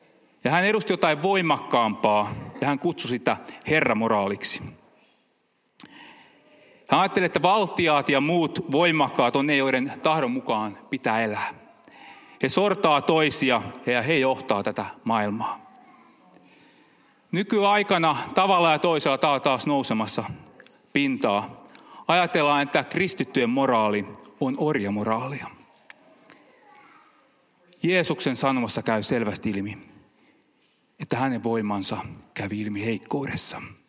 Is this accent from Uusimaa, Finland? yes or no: no; Kihniö, Pirkanmaa, Finland; mä oon Kihniöltä kotoisin